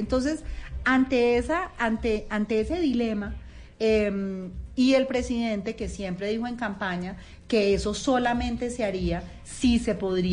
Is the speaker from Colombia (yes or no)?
yes; Colombia; ¿Y qué nos pasa como colombianos? Que nos costaría el doble.